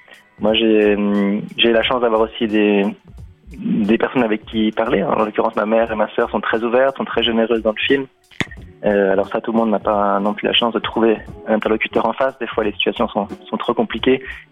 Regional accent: Vaud, Switzerland; moi je viens de la vallée de Joux, je viens d'une région, enfin il n'y a pas que là-bas, mais une région peut-être encore un peu plus où les hommes ont un peu plus de peine à se livrer

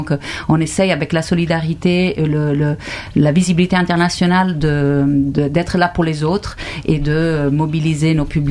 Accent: Switzerland; pour regarder à nous, chez nous en Suisse, mais aussi chez nous en Europe.

